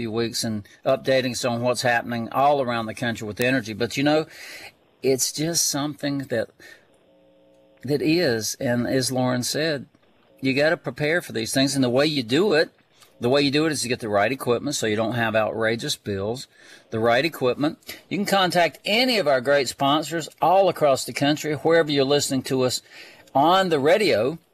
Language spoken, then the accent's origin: English; Miami, Florida, United States; A couple weeks ago in my hometown of Miami, 95 degrees.